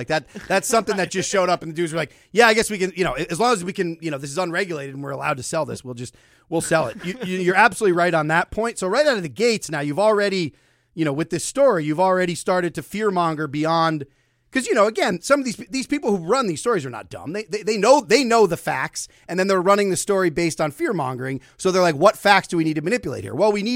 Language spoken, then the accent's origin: English; Pennsylvania, United States; This is from my home state of Pennsylvania, Montgomery County.